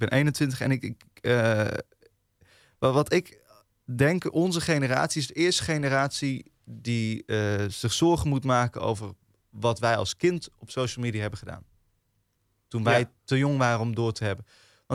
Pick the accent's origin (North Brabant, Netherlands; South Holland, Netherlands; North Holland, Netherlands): North Brabant, Netherlands; Eindhoven; Ik ben Eindhovenaar, dan moet je een beetje een hekel hebben.